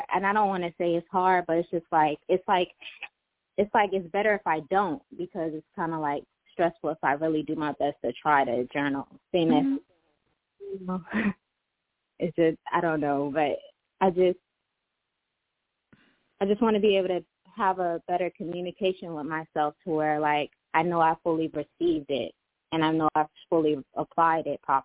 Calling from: Florida, United States; Florida, Duval.

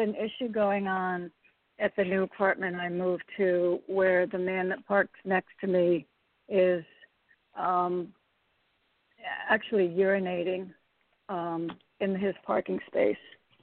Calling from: Connecticut, United States; I'm calling from Connecticut.

